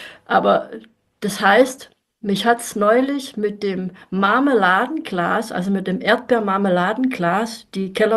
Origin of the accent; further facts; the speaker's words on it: Freiberg, Saxony, Germany; moved away as an adult; Und ursprünglich komme ich auch aus dem Osten, nämlich aus dem wunderschönen Freiberg. Das liegt zwischen Chemnitz und Dresden. Und mittlerweile bin ich seit über 25 Jahren im Westen in Baden-Württemberg. Und weil ja Sächsisch noch nicht schwer genug ist, wurde ich damals auch direkt ins Schwäbische eingeweiht